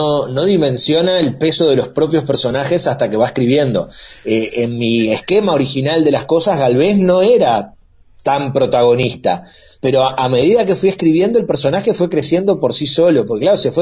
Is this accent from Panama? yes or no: no; Uruguay; Como buen uruguayo que va mucho a Argentina